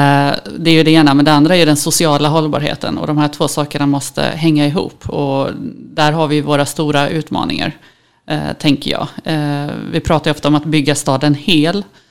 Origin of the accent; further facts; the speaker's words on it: Varberg, Halland County, Sweden; also born or lived in Göteborg; now in Malmö, Sweden; Jag är uppvuxen i Varberg i Halland, har bott en del i Göteborg och landade här i slutet av 90-talet.